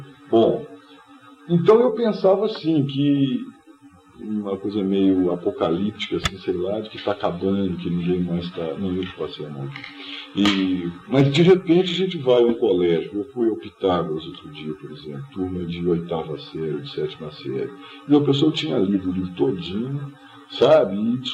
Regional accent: Morro do Ferro, Minas Gerais, Brazil; o pessoal da minha terra vinha para esse lado de cá, né, saía de Morro do Ferro

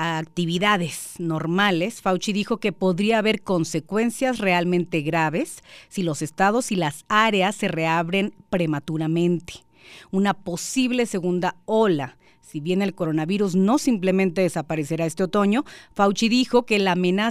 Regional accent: Monterrey, Nuevo León, Mexico; son también de ahí, de mi tierra linda y querida, de donde es el Cerro de la Silla

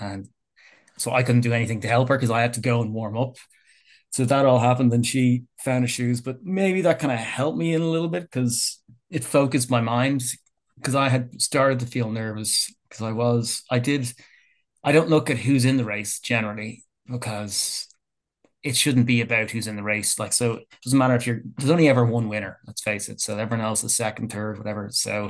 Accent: Ireland; I know I'm from Ireland and all, it rains here a lot over the coast, beside Howth

